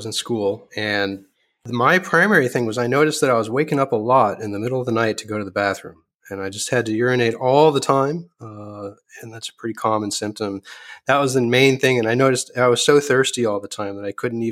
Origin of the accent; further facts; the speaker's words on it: New Jersey, United States; I grew up in New Jersey. My father worked at Bell Labs